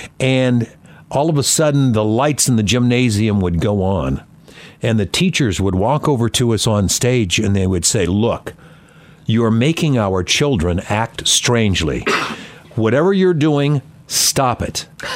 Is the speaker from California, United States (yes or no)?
yes; Modesto, California, United States; And growing up in Modesto...